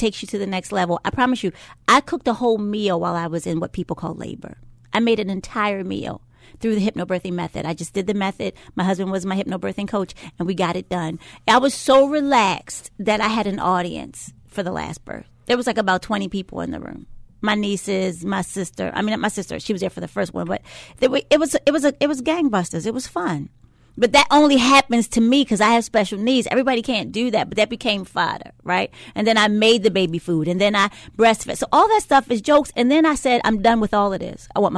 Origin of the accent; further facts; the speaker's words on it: Baltimore, Maryland, United States; And I said, what's the chances of me being able to record in my hometown? He goes, well, if you want to. I said, yeah, I totally want to. And so that's what we did back in October. We recorded it live right here in Baltimore.